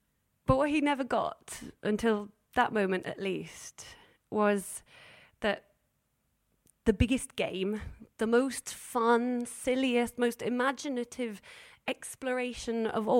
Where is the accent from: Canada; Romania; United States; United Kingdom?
United Kingdom; Wales; I'm Welsh, that's why it was particularly, you know, sentimental.